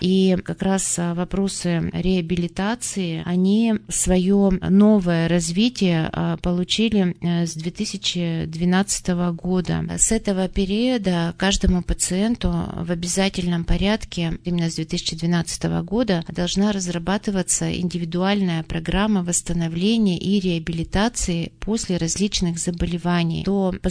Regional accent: Urals, Russia; Я коренная уралочка, выросла здесь, училась.

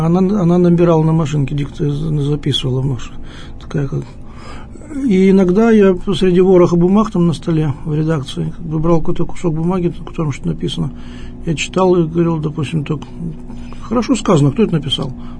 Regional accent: Lviv, Lviv Oblast, Ukraine; born there; родился во Львове, да, я родился во Львове, в столице Западной Украины

